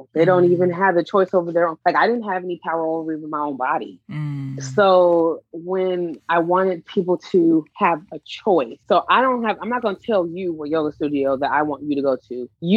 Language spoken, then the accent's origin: English; Portland, Oregon, United States; I grew up in Portland, a predominantly white city, as a Black, dark-skinned, chubby girl. And I was always marginalized.